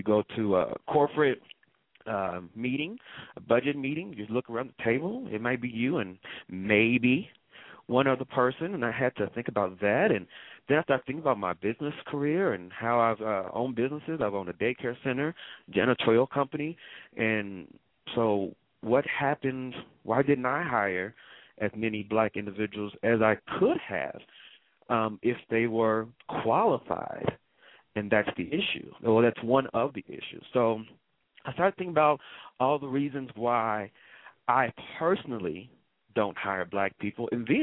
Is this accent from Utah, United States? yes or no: no; Oklahoma City, Oklahoma, United States; Grew up, came from the east side of Oklahoma City originally, H Street Departments to be exact.